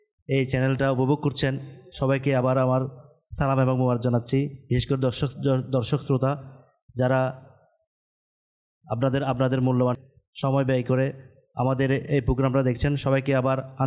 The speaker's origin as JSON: {"language": "Bangla", "town": "Chittagong", "region": "Chittagong Division", "country": "Bangladesh", "said": "আমি চট্টগ্রামের স্থায়ী বাসিন্দা।"}